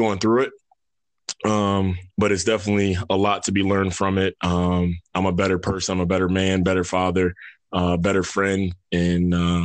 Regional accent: New York, United States; now in Atlanta, United States; So I'm in Atlanta, Georgia. Originally grew up in New York. Had to get away, had to break away from the snow and come to some warmer weather, man.

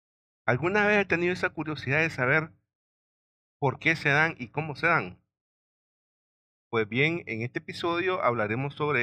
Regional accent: Nicaragua; Hola amigos … de Nicaragua

